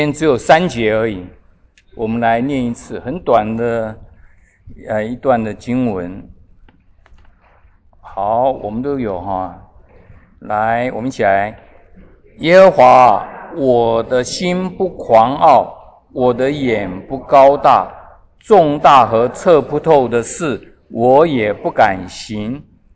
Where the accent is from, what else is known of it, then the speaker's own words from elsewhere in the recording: Taiwan; 我记得我小时候在台湾的时候呢，我的邻居就小朋友而已哦， … 哦，我们这边有台语的哦